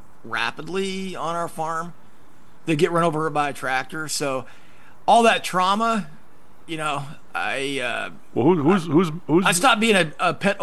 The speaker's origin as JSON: {"language": "English", "region": "Idaho", "country": "United States", "tie": "born or raised there", "said": "You know, I grew up in Idaho."}